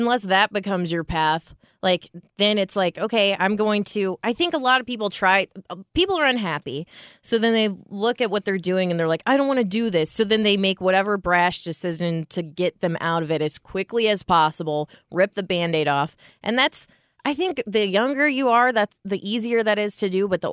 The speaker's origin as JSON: {"language": "English", "region": "Illinois", "country": "United States", "said": "I'm from Illinois, too, and I'm sure it's not just that, but it's like small town mentality."}